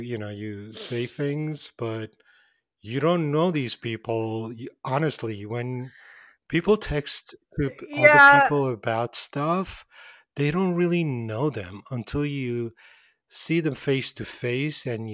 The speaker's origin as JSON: {"language": "English", "country": "Iran", "said": "I'm from Iran. And I spoke to him in Azeri, which is my mother's native tongue."}